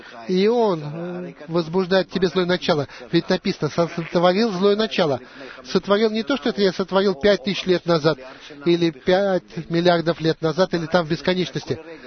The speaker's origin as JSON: {"language": "Russian", "town": "Afula", "region": "Northern District", "country": "Israel", "said": "Мне 15 лет, я из Афулы."}